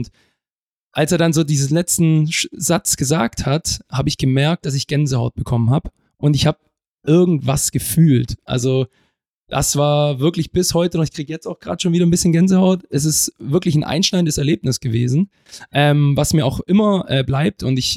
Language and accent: German; Stuttgart, Baden-Württemberg, Germany; Geboren bin ich in Stuttgart, bin dann in Weilimdorf aufgewachsen, genau, und habe dann mal in der Jugend auch in Bietigheim gespielt. Dann bin ich auf die Schwäbische Alb nach Balingen und so habe ich mich immer Stück für Stück hier rangerobbt an den Bodensee.